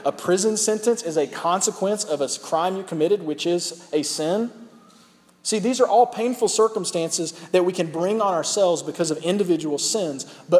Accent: United States; And you got to understand, I'm an American.

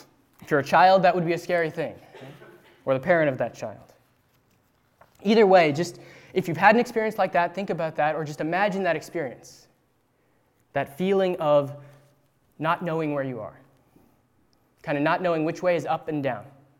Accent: Roseville, California, United States; my family and I, we moved up from Southern California to Northern California when I was about in fifth grade. And so my siblings and I, about the first or second day that we had moved to this new house in Roseville

